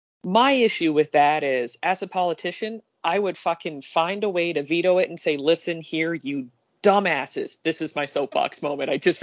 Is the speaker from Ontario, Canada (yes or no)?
yes; Windsor, Ontario, Canada; I am originally from Windsor. That was where I was born and raised.